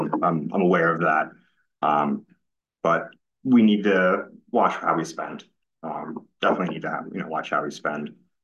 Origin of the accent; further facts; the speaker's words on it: East Lyme, Connecticut, United States; I grew up in East Lyme. And so definitely know, Connecticut and, love where I live.